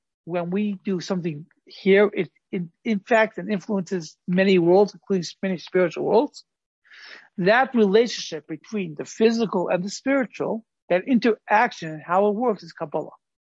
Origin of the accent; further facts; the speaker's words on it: California, United States; I grew up in California, like we had wildfires every summer.